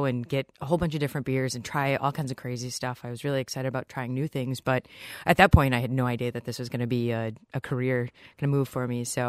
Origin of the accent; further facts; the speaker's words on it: Wisconsin, United States; Well, I started out, I grew up just outside of Milwaukee, so beer has kind of been part of my life